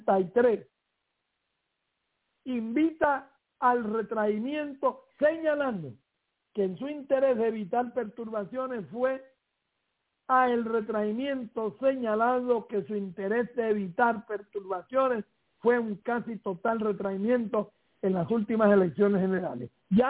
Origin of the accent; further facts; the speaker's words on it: Puerto Rico; desde que nuestra sociedad empezó a construirse como sociedad, como puertorriqueños